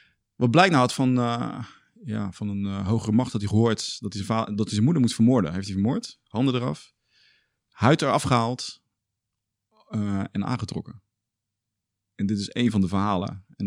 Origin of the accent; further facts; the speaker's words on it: Rotterdam, South Holland, Netherlands; Ik ben opgevoed in Rotterdam-Zuid.